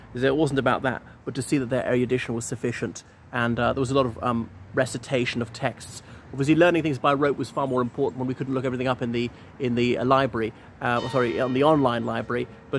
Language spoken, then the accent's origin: English; Ireland; from Ireland.